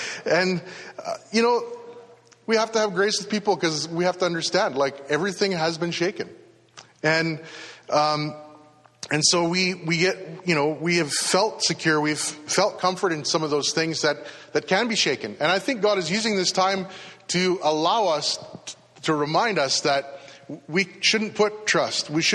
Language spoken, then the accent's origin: English; Canada; And I think as Canadian Christians that, you know, like, we've been pretty happy.